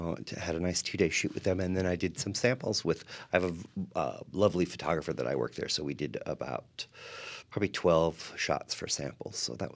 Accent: San Diego, California, United States; Sort of a little nod to Mexico, because I grew up in San Diego.

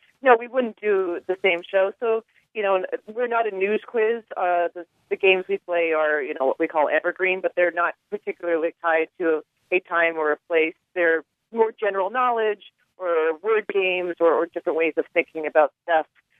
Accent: Canada; and I'm Canadian.

